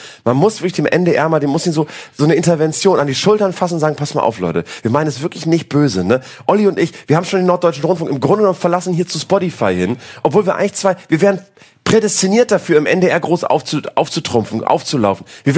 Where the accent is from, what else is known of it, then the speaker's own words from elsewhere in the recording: Switzerland; seid ihr sicher, dass wir das als Schweizer als Message nach Europa schicken wollen